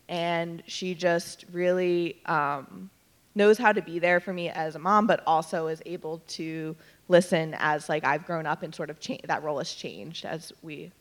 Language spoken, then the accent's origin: English; Delaware, United States; So I am not from Kansas. I grew up in Delaware.